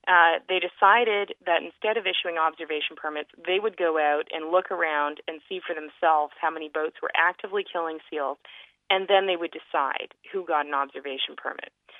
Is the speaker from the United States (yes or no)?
no; Canada; what's frustrating about this as a Canadian is the fact that this hunt occurs in public space.